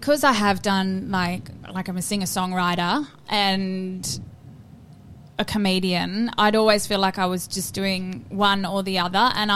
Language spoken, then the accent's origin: English; Bruce Rock, Western Australia, Australia; Well, I'm originally from WA. Like, I am originally from Bruce Rock.